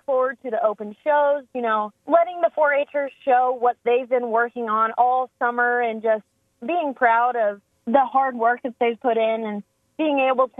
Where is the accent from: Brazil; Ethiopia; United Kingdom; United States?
United States; growing up in Vermilion County